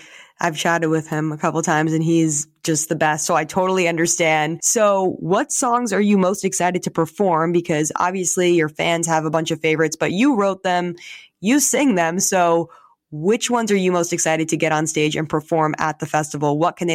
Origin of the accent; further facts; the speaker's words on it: New Jersey, United States; I've lived in Jersey actually my whole life.